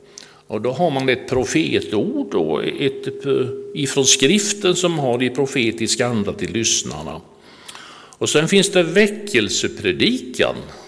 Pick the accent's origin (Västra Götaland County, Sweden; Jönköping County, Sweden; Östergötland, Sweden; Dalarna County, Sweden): Jönköping County, Sweden; Rydsnäs; moved away as an adult; jag är född och uppväxt i Rydsnäs och tillhörde den dåvarande lilla pingstförsamlingen där